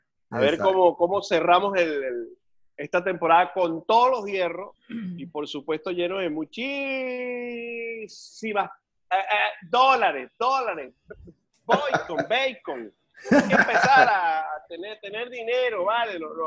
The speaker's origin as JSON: {"language": "Spanish", "country": "Venezuela", "said": "Colombia respetó nuestra dignidad como venezolano"}